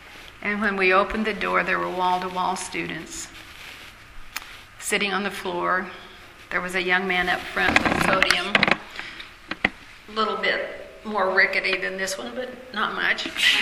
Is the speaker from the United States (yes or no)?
no; Ireland; So I was not really shy, shall we say, being Irish and all.